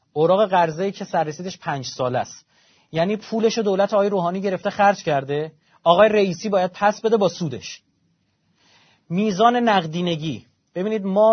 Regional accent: Iran; یکی از افتخارات ما ایرانیانه

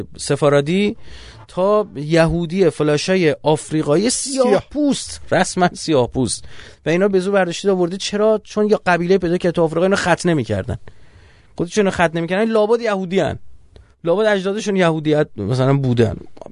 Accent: Iran; آیا ما چون ایرانی هستیم

